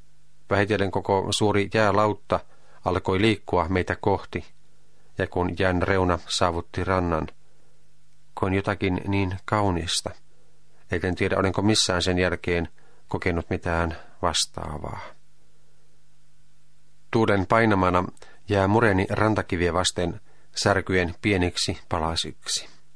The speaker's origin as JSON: {"language": "Finnish", "town": "Posio", "region": "Lapland", "country": "Finland", "tie": "born or raised there", "said": "jäänyt erityinen tapaus nuoruudestani, jolloin osallistuin aktiivisesti vapaan palokunnan toimintaan kotipaikkakunnallani Posiolla."}